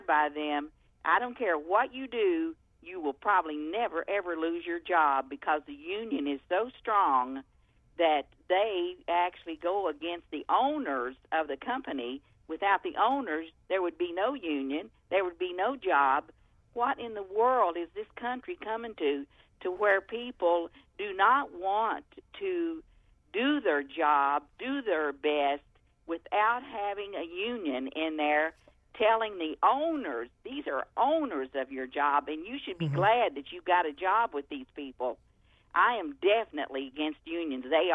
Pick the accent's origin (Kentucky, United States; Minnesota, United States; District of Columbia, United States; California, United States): Kentucky, United States; Yes, I'm from Kentucky, but my husband worked in Ohio.